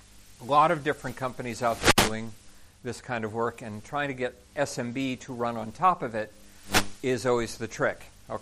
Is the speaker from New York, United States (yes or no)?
no; Minnesota, United States; I come from Minnesota.